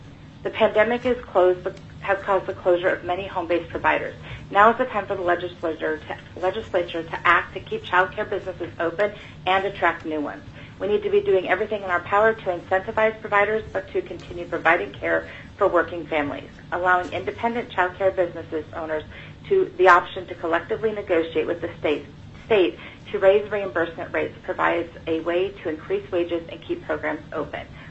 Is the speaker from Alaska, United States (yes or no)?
yes; Anchorage, Alaska, United States; I'm from Anchorage, and I'm here representing myself.